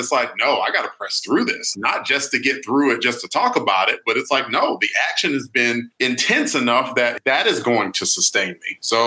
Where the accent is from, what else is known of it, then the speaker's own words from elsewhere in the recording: United States; Well, I'm American.